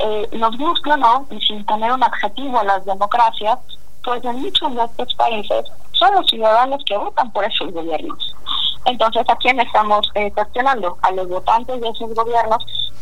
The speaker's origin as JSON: {"language": "Spanish", "country": "Mexico", "said": "las condiciones del sistema político mexicano. En mi país"}